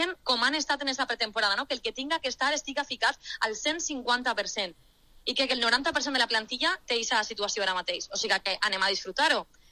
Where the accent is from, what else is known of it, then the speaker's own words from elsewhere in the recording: Vila-real, Valencian Community, Spain; molta saben, no?, que soc de Vila-real